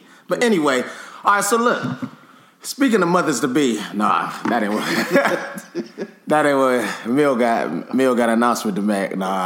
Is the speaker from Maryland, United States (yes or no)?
no; Cleveland, Ohio, United States; we're from Cleveland, Ohio. We do have some celebrities in Cleveland, Ohio, in case you were wondering.